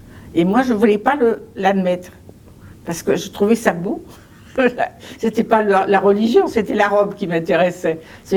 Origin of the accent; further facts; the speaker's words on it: France; born there; J'avais des papiers parce que je suis née en France quand même.